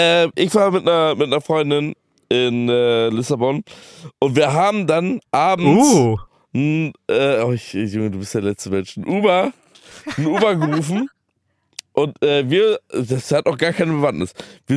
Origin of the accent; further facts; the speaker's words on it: Germany; Und dann habe ich ihm halt zu verstehen gegeben, ja, from Germany.